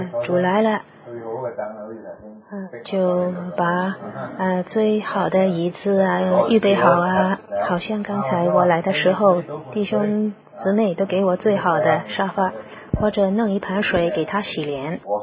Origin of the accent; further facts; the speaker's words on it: China; 不知道好像我们中国人不知道给他什么茶呢